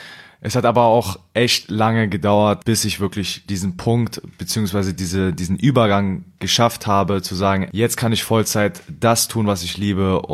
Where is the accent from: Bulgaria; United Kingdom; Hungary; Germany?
Germany; Bad Hersfeld, Hesse; now in Düsseldorf, Germany; ich bin 21 Jahre alt, lebe in Düsseldorf und ich bin Künstler. Ursprünglich komme ich aus einer Kleinstadt, Bad Hersfeld, ist in der Nähe von Frankfurt und jetzt lebe ich hier.